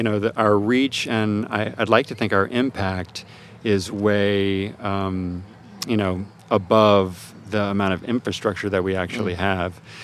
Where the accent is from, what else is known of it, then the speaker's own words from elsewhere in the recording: Atlanta, Georgia, United States; and I grew up in Atlanta, Georgia, and there was a theater there